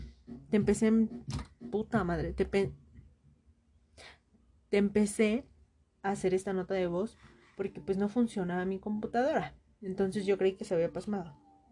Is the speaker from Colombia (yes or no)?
no; Mexico; Y obviamente yo soy mexicana.